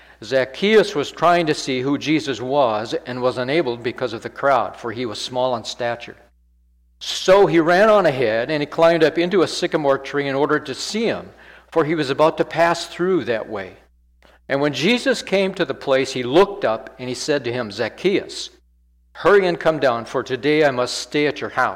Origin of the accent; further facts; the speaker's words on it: Canada; now in United States; I'm a Canadian, and I married an American, and I'm an expat. I came down here to live forever until Jesus calls me.